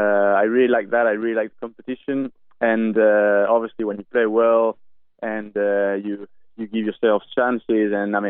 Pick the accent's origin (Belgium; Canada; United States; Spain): Spain; San Sebastian, Basque Country; He's from San Sebastian as well, from my hometown.